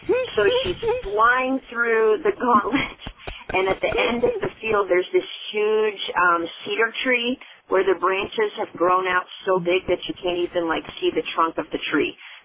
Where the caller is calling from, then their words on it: Greenville, Texas, United States; I'm calling from Greenville, Texas.